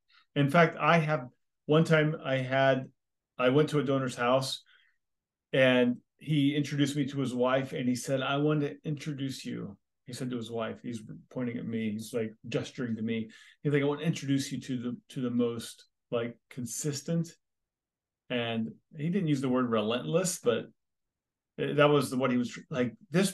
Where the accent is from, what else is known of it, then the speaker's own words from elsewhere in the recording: California, United States; Of course, I'm from California and we have moved to the South, the Tuscaloosa, home of the University of Alabama.